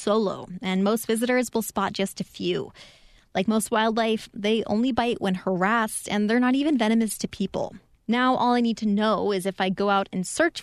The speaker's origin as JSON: {"language": "English", "region": "Colorado", "country": "United States", "tie": "born or raised there", "said": "Growing up in Colorado, I always assumed that large, hairy spiders lived in the tropics or as pets inside aquariums."}